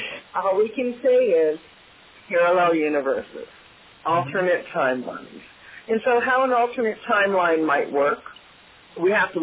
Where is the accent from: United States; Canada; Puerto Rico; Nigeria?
Canada; when I grew up in Canada, The Wizard of Oz came on TV once a year. I mean, we only had back then like 3 TV stations, and one of them was in French.